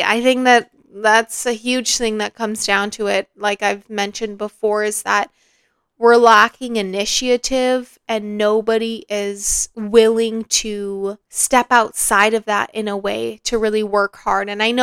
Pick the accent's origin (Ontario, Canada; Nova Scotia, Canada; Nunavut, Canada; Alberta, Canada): Alberta, Canada; Calgary; when people find out that I'm from Calgary, they often say, wow, that makes sense.